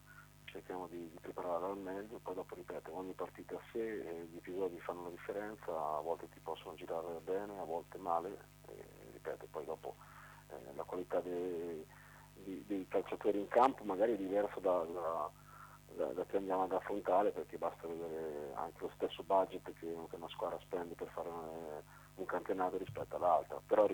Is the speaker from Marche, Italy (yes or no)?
yes; Ancona, Marche, Italy; è normale che essendo anconetano mi piacerebbe